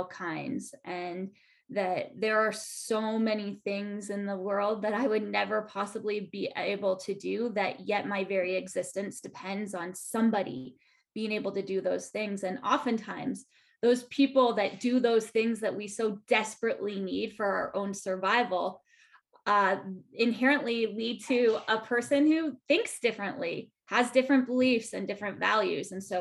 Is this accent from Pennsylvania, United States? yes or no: no; Colorado, United States; I grew up in Colorado. I was born and raised in Colorado and went to school at the University of Arizona.